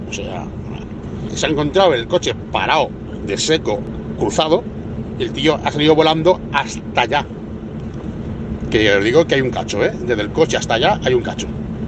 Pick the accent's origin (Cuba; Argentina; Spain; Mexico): Spain; now in France; soy español y estoy en Francia y el idioma, pues claro, es un pero.